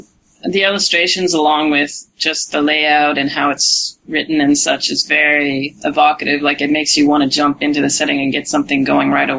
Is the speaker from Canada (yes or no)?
yes; Canada; now in South Korea; I'm 28. I'm living, working, and studying here in South Korea. I'm actually Canadian, but I've been here for several years